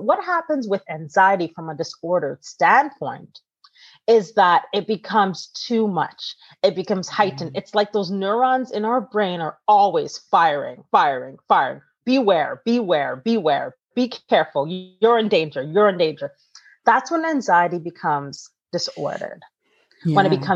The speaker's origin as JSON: {"language": "English", "country": "United States", "said": "And then being in an American standpoint where it's like, I am American, but still knowing there's a disconnect there"}